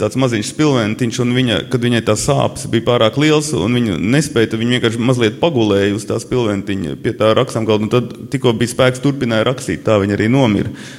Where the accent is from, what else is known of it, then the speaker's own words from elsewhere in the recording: Latgale, Latvia; es esmu latgalietis, man ir daudz savādāk mentalitāte